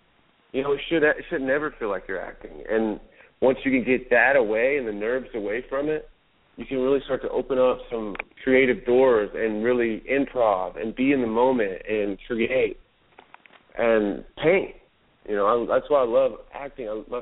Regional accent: Louisville, Kentucky, United States; I'm from Louisville, Kentucky, so I kind of stuck a little Muhammad Ali part into my rap just to kind of mark that home.

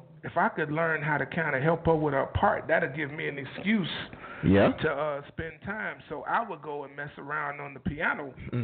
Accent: Chicago, Illinois, United States; Well, I guess born and raised in Chicago.

